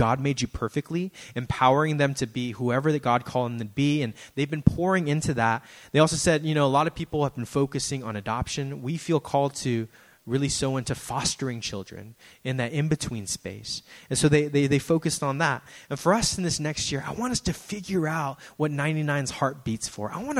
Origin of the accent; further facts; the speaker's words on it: San Francisco, California, United States; Right, I grew up in San Francisco. I've been here for decades.